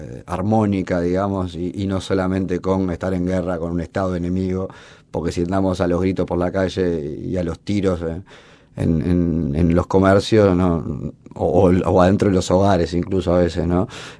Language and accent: Spanish; Uruguay; Más allá del valor que como uruguayos les podamos dar